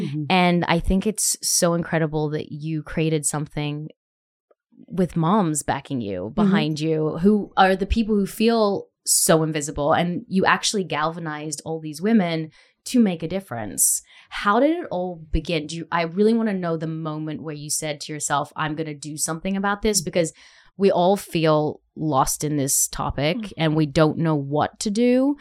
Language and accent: English; Australia; being an Australian